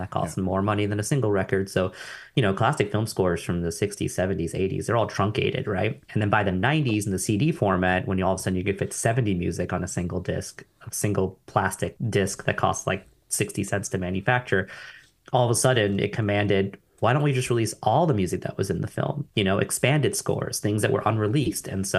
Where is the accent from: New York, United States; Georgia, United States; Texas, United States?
New York, United States; born there; It's not. I was born in New York.